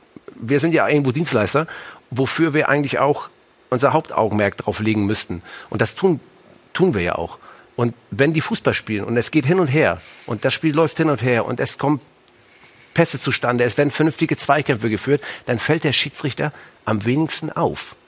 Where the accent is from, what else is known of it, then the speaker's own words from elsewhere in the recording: Hamburg, Germany; Aus Hamburg, Mümmelmannsberg komme ja. ich.